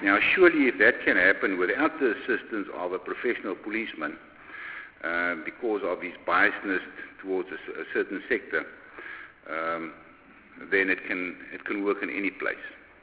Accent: South Africa; And if the answer is yes, then I'm a South African. And that is what I want to be recognized as a South African.

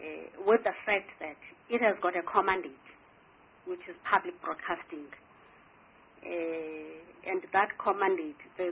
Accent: South Africa; I also can go and advertise if I have money to do so as a South African

